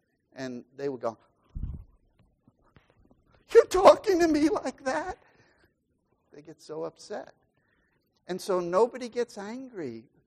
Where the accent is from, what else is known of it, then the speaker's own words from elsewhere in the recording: New York, United States; now in Portland, United States; This was another thing that was hard for me when I came from New York to out here is how politically correct the thinking is on the West Coast.